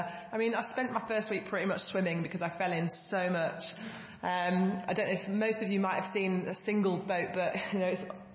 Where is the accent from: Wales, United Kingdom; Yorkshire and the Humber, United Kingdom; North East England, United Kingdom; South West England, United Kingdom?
Yorkshire and the Humber, United Kingdom; because I grew up in Yorkshire. Yorkshire's not renowned for its long straight rivers.